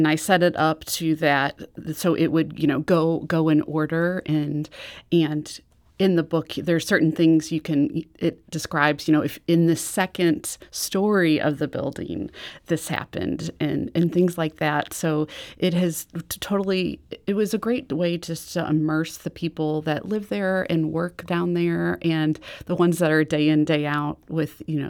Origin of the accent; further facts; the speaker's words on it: St. Charles, Illinois, United States; So growing up in St. Charles, my sister and I were taken regularly by my mom and my Gigi, and we would go down to Main Street St. Charles and shop.